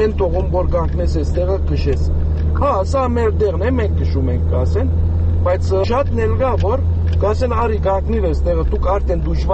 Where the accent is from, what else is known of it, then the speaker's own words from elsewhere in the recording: Syria; որ սիրիահայ ենք